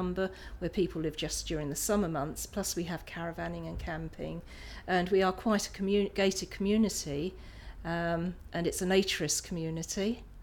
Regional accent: Dartford, South East England, United Kingdom; born there; now in England; I'm 61. I was born in Dartford, Kent, but I now live in Spielplatz at Bricket Woods and Albans. And Spielplatz is a naturist community which has been in existence for about 70 years.

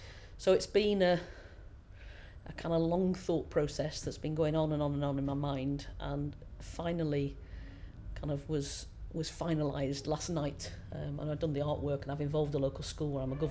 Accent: Wallasey, North West England, United Kingdom; Lisburn, 45, and I'm from Wallasey on the Wirral.

